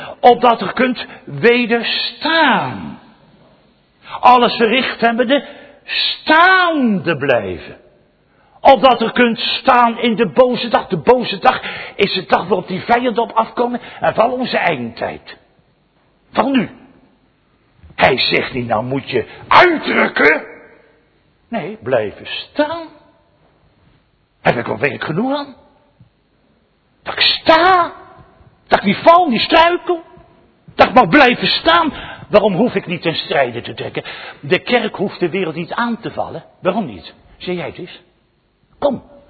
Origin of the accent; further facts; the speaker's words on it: Scheveningen, South Holland, Netherlands; born there; Ik ben in Scheveningen geboren, dat weet je.